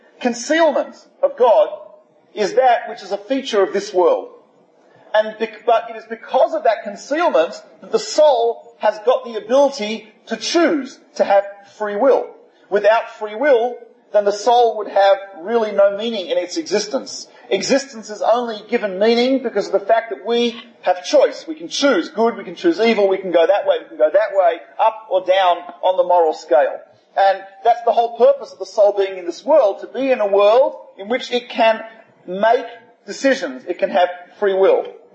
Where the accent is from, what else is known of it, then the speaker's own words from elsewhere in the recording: Australia; I'm from Australia, so south of the Mason-Dixon line.